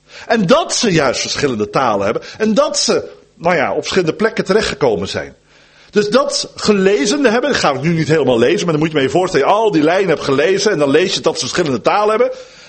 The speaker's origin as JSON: {"language": "Dutch", "town": "Dordrecht", "region": "South Holland", "country": "Netherlands", "tie": "born or raised there", "lives_now": "Drenthe, Netherlands", "said": "Nou ben ik opgegroeid in Dordrecht, prachtige plek, plaats van de reformatie. En sinds 2 jaar wonen wij in Drenthe."}